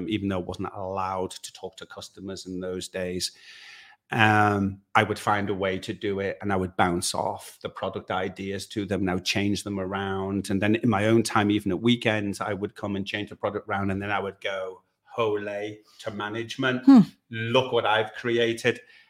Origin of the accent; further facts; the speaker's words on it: Liverpool, North West England, United Kingdom; So I was brought up in Liverpool.